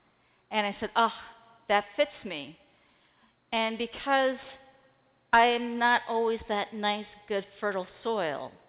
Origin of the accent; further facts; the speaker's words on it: Long Island, New York, United States; also born or lived in Adirondacks; And as I said, I first started growing up in Long Island. And then we moved up to the Adirondacks. I'm kind of an all-around New Yorker at this point, up near Lake George, the other side of the Adirondacks there.